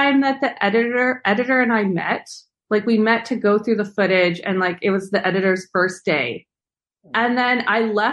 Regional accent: Canada; I mean, it was what I really like about telling this story as a Canadian is I feel like she was a Canadian trailblazer

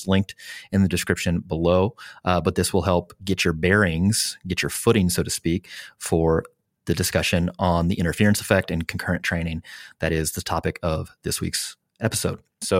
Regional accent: Midwest, United States; only because, again, I'm from the Midwest.

